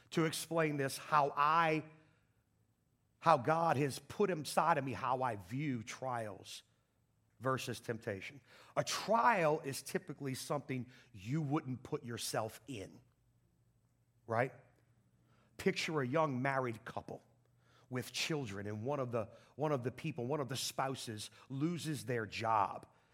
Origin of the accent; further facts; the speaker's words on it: the South, United States; I grew up in the South. I like iced tea.